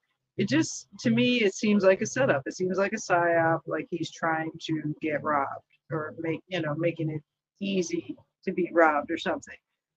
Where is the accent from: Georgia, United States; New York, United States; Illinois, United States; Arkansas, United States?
Illinois, United States; Chicago; The one that's going around currently is from Chicago, my hometown.